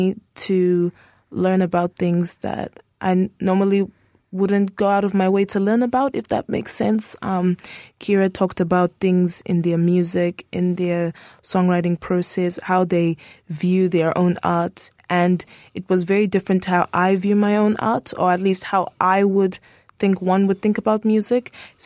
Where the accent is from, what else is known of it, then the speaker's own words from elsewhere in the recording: South Africa; also born or lived in Nigeria; now in New Zealand; So I was born in Nigeria, but I grew up in South Africa for 10 years before coming to New Zealand.